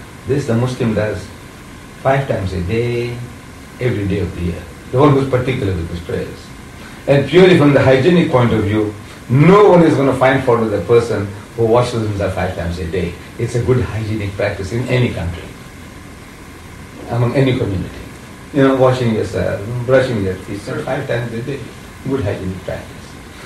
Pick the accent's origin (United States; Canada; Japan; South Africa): South Africa; I'm from South Africa